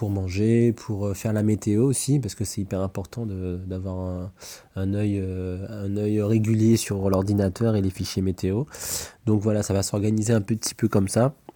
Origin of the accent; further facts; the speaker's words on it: Guadeloupe, France; je ne sois pas souvent... chez moi en Guadeloupe